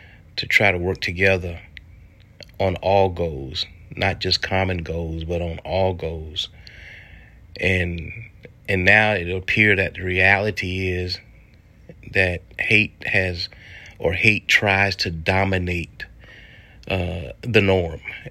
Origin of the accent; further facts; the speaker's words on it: United States; The one thing that I've learned in America, and growing up in America, and growing up with the country that I love so much